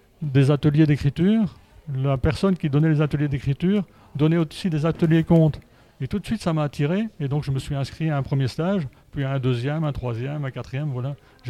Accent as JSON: {"language": "French", "town": "Mouscron", "region": "Wallonia", "country": "Belgium", "said": "Ben, moi, je viens de Moucron."}